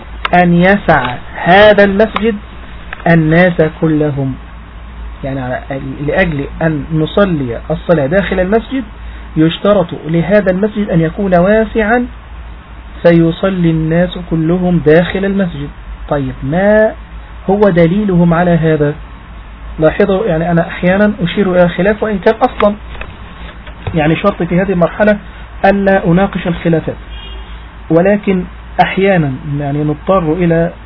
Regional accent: Egypt; ولعله لم تنتشر لدينا مثلا في مصر مسألة صلاة العيد في الأماكن المفتوحة

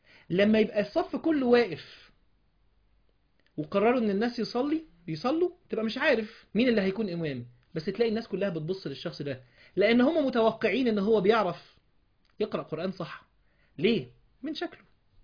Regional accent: Alexandria, Alexandria Governorate, Egypt; انت عارف اي ولد وبنت قاعدين عندنا في اسكندرية على البحر

